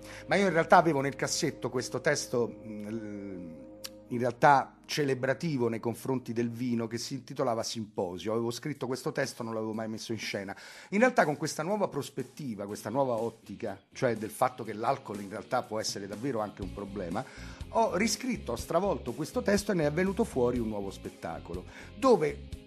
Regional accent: Rome, Lazio, Italy; now in Montegallo, Italy; Nato e cresciuto a Roma, che poi da qualche anno in realtà ho sposato il territorio piceno con grandissimo piacere. Mi sono trasferito a Montegallo

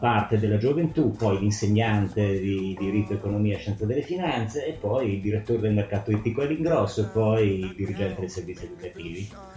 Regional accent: Netherlands; moved away as an adult; now in Italy; sono olandese e sono sposato con Fausto, che sta qui vicino a me. Io sono nato e cresciuto in Olanda da una madre che viene dall'Antille olandese, mio padre olandese.

